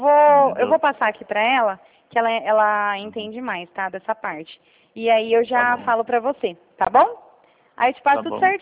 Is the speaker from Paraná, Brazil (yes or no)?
no; Rio Claro, São Paulo, Brazil; Eu sou aqui de Rio Claro.